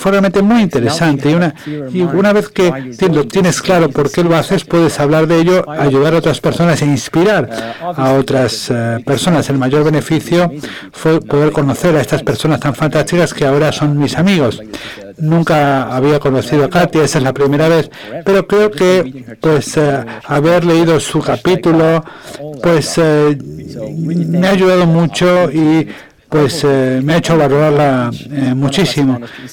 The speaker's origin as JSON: {"language": "Spanish", "region": "California", "country": "United States", "tie": "born there", "said": "Nací en California"}